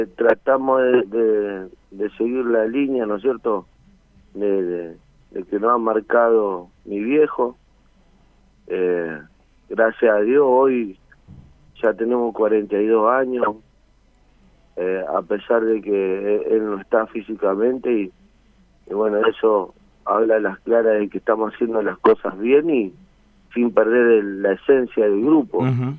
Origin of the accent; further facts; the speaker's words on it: Santa Fe, Argentina; como santafesino te hace sentir orgulloso.